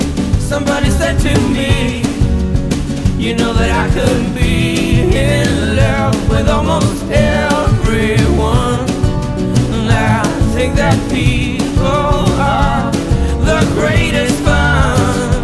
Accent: Gaeta, Lazio, Italy; la sala di Gaeta, che è il mio paese di origine

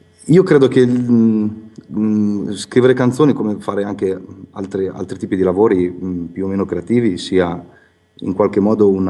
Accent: Bagno di Romagna, Emilia-Romagna, Italy; Poi io sono nato in un paese di montagna, io sono di Bagno di Romagna, e quindi mi è venuto più facile, diciamo.

